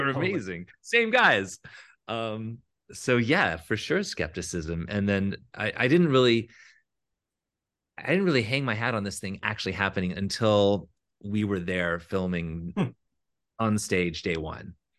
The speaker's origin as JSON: {"language": "English", "town": "Atlanta", "region": "Georgia", "country": "United States", "tie": "born or raised there", "said": "And this was in, of course, I grew up in Atlanta, and a wonderful, wonderful man named Sonny."}